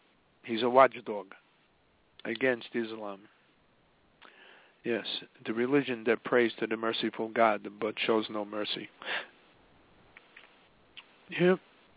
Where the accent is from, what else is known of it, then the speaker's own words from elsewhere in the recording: New York, United States; Yeah, he was from Maryland. I'm from New York.